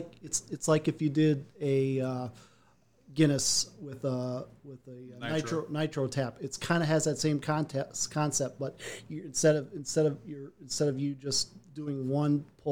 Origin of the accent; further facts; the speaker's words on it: Granger, Indiana, United States; now in Mishawaka, United States; I've been living here all my life. I've been, I grew up in Granger, now living here in Mishawaka.